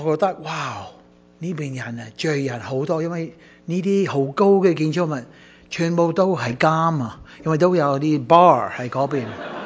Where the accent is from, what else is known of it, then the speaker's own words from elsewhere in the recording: United States; 我是美国来的